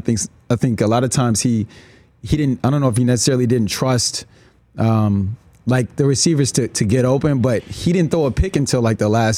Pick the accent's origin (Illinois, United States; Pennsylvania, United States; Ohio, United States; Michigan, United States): Illinois, United States; Chicago; Because I'm from Chicago.